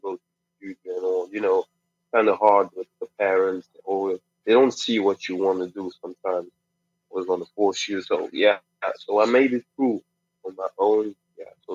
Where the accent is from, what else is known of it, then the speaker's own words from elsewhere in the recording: Cape Town, Western Cape, South Africa; I'm from South Africa, basically in Cape Town.